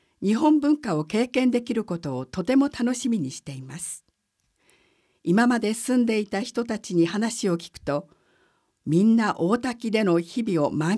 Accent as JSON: {"language": "Japanese", "town": "Miami", "region": "Florida", "country": "United States", "said": "私は23歳です。アメリカのフロリダ州から来ました。私の出身はマイアミです。お母さんはメキシコ。そしてお父さんはニカラグア出身なので、私はスペイン語も話せます。"}